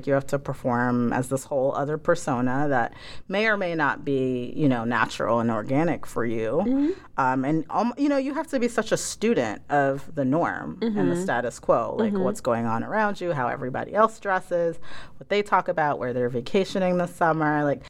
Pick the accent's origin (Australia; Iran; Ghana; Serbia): Ghana; now in United States; yes, I grew up abroad, traveling a lot. I, you know, am an African, first generation African-American in this country. I'm from Ghana.